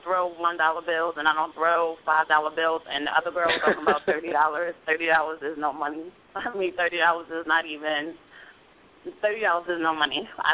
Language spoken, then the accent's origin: English; New York, United States; I'm from New York, so I know how New York girls get down, too.